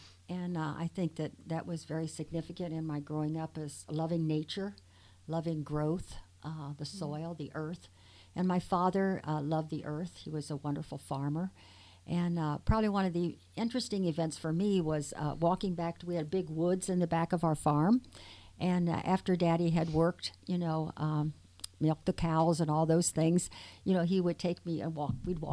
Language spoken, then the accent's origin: English; North Star, Ohio, United States; I had a similar background. I was born actually in North Star, Ohio, and it was a little farm community. And as Father Denny said, you know, I felt very safe. We never locked doors. We lived on a big farm.